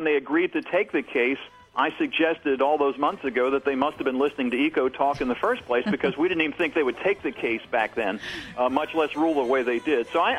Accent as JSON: {"language": "English", "region": "Maryland", "country": "United States", "said": "even my home state of Maryland recently passed a law in the state legislature"}